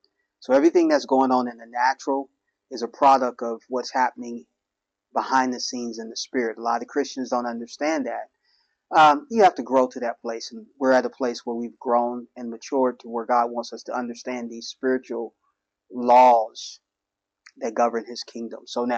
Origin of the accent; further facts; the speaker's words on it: Cincinnati, Ohio, United States; when I was growing up in Cincinnati, there was three buses that came up Reading Road